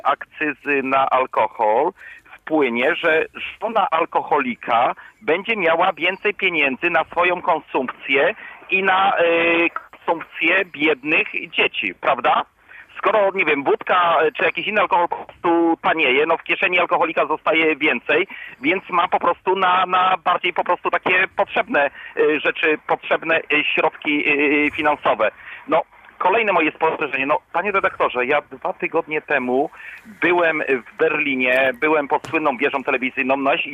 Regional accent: Gorzów Wielkopolski, Lubusz Voivodeship, Poland; Siadam na fontannie Pałkrza w rodzinnym Gorzowie Wielkopolskim na Placu Katedralnym.

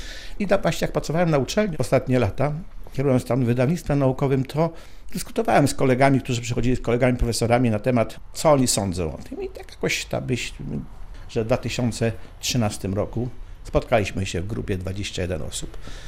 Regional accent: Katowice, Silesian Voivodeship, Poland; also born or lived in Słechów; now in Zielona Góra, Poland; urodziłem się w Słechowie, czyli powrót na ten teren, bo ojciec był oficerem wojska i tam stacjonował wtedy w pułku, a później wojsko maszerowało po całym kraju. Wylądowaliśmy na końcu w Katowicach, gdzie mieszkałem, uczyłem się

